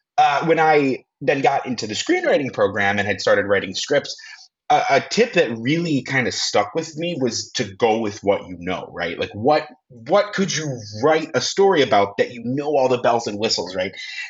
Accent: Bloomingdale, Illinois, United States; I'm from Illinois originally, from a northwest suburb of Chicago called Bloomingdale.

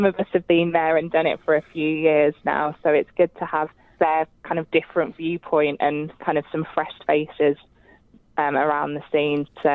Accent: Birmingham, West Midlands, United Kingdom; I'm a Brummie

